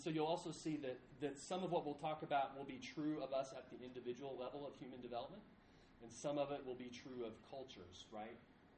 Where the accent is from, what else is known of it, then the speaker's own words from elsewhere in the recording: Cincinnati, Ohio, United States; born there; I like the Cincinnati Reds because I was born in Cincinnati.